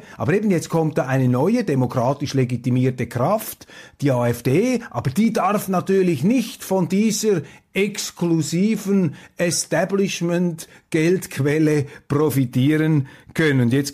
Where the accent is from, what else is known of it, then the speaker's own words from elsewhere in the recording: Switzerland; und ich kann Ihnen als Schweizer sagen